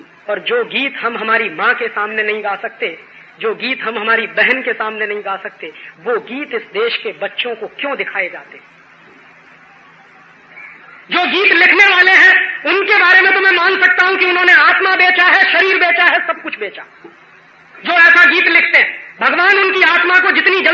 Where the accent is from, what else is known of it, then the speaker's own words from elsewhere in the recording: Allahabad, Uttar Pradesh, India; मैंने मेरे शहर में सर्वे कराया था इलाहाबाद में